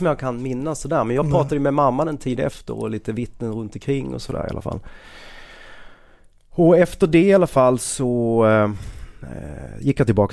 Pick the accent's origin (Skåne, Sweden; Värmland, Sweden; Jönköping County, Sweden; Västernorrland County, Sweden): Skåne, Sweden; Jag var ju typ skåning i Stockholm typ.